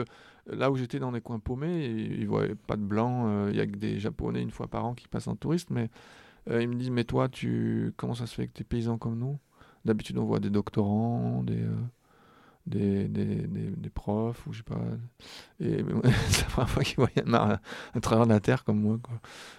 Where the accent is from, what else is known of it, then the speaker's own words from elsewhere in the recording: France; nous, en tant que Français ou Gaulois à l'époque